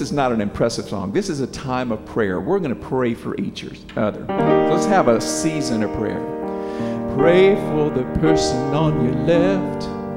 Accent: North Carolina, United States; I haven't written many Southern gospel tunes, even though I'm from North Carolina.

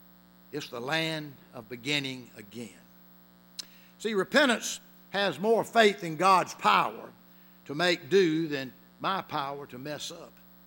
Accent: Albany, United States; Now, growing up in Albany, my pastor, Bud Abbott, I guess about every Sunday, he was going to talk a little bit about repentance.

